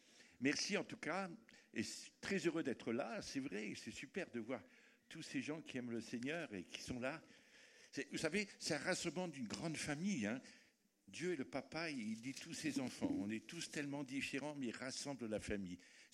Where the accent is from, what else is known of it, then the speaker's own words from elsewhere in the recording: France; Mais je suis français quand même, voilà.